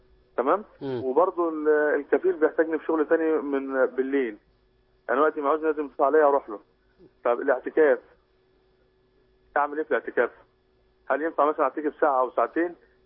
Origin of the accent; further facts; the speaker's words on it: Egypt; now in Saudi Arabia; انا مصري وعلي دين.